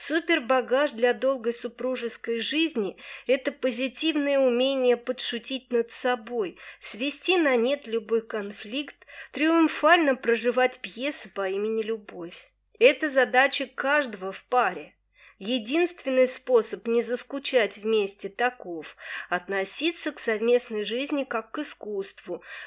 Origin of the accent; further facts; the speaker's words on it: Belaya Kalitva, Rostov Oblast, Russia; раскинулся мой родной город Белая Калитва.